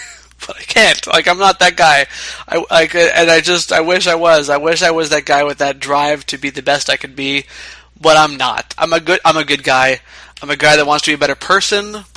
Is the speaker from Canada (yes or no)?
yes; Montreal, Quebec, Canada; I'm from Montreal.